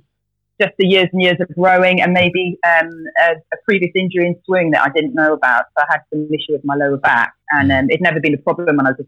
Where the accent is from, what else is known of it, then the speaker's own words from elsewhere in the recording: Wales, United Kingdom; I'm from Wales originally, so I lived by the coast and was always in the sea.